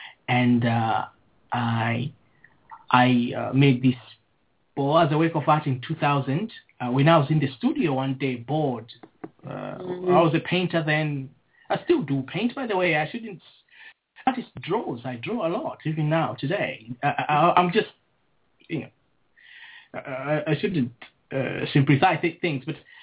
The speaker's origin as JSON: {"language": "English", "country": "Malawi", "tie": "born or raised there", "said": "I grew up in Malawi after, in Malawi around 2000."}